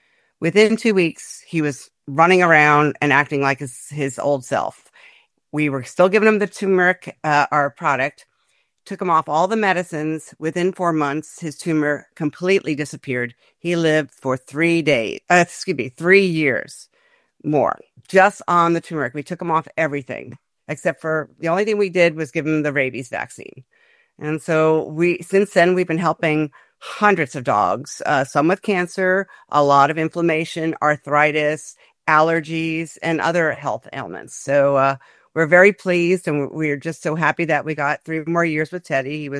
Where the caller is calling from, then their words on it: Alexandria, Virginia, United States; I'm coming from Alexandria, Virginia, and we had an 80 degree day yesterday, and we're back down in the 50s and rainy.